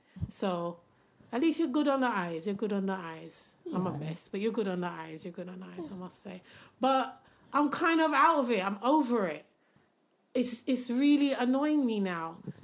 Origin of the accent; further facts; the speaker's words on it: Jamaica; not my people, guys. I'm a Jamaican citizen as well, all right?